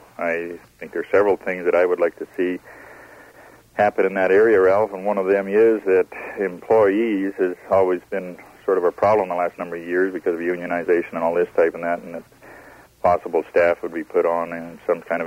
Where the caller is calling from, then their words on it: Whitehorse, Yukon, Canada; I'm calling from Whitehorse.